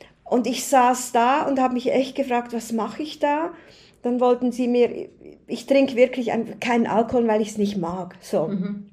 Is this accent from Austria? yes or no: no; Switzerland; für mich als Schweizerin, was ist ein Angang?